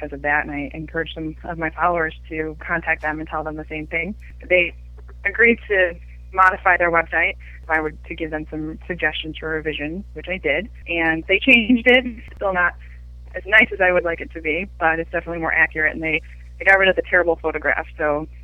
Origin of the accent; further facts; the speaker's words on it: Michigan, United States; I'm from Southwest Michigan.